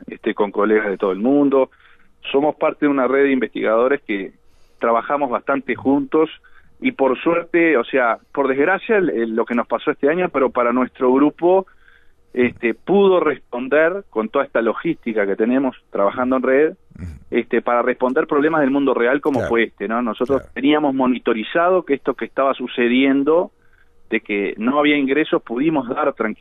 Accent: Uruguay; born there; Es un conjunto de profesionales nacidos en Uruguay, en realidad nacimos en Uruguay

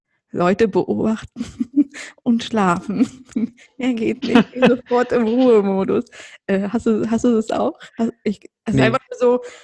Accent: Rostock, Mecklenburg-Vorpommern, Germany; Ich war ja im Zoo in meiner Heimatstadt in Rostock.

